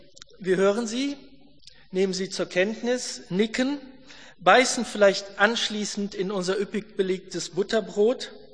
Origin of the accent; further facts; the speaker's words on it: Wiedenest, North Rhine-Westphalia, Germany; Ich bin in Wiedenest aufgewachsen, in der Bibelschule.